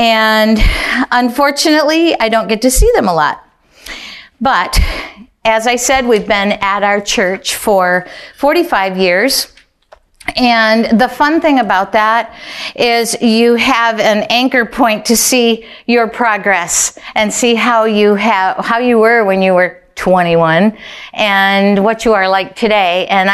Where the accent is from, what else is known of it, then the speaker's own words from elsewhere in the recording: Kalamazoo, Michigan, United States; I am from the Kalamazoo area in Michigan. I live in a tiny little town called Vicksburg